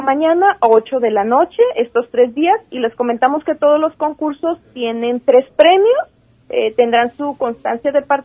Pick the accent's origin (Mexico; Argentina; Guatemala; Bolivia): Mexico; nos permite finalmente tener una imagen de lo que somos como mexicanos